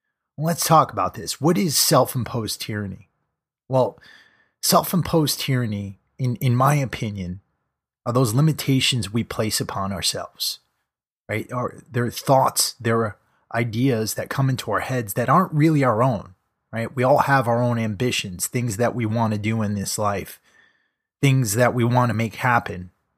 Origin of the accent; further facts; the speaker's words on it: United States; And as an American, that's something that I believe in.